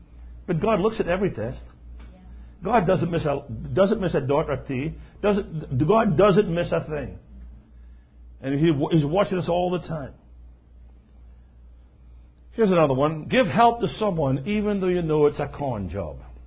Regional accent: Scotland, United Kingdom; And remember, I'm Scottish as well.

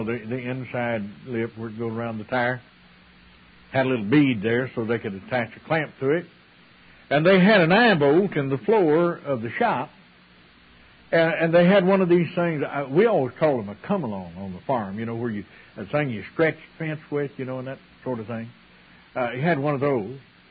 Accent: Missouri, United States; I grew up here in Missouri in the Ozarks, close to Springfield.

